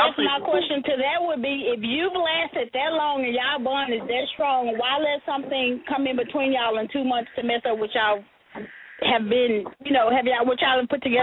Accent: Louisiana, United States; I'm from Louisiana. But I don't get in relationships.

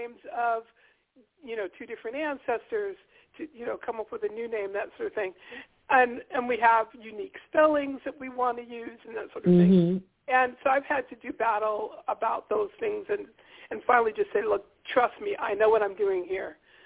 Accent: Harlem, New York, United States; born there; I mean, I was born in Harlem. I did my first reading at the County Cullen Library in Harlem.

